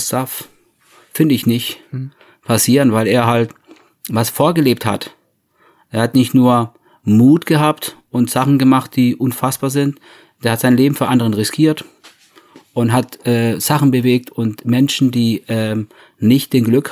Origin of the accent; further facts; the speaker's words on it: Ireland; German is a second language; aber ich als Ire